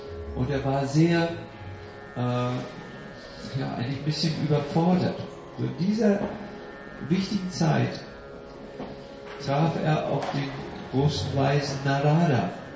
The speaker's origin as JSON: {"language": "German", "country": "Switzerland", "said": "ohne die Schweizer Reserviertheit, die wir als Schweizer aus guten Gründen pflegen"}